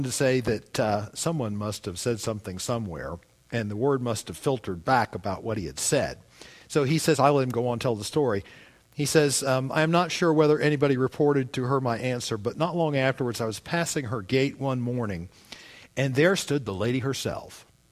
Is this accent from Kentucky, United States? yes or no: yes; Kentucky, United States; I grew up in Kentucky. I know how they are.